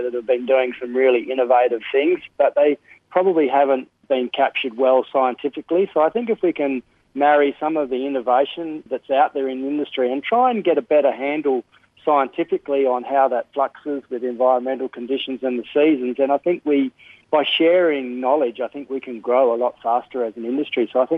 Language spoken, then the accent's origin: English; Australia; we've probably only just recently had the methodologies for us as Australian farmers.